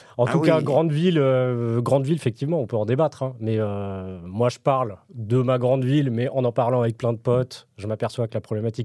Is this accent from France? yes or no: yes; Paris, Île-de-France, France; Moi, je suis parisien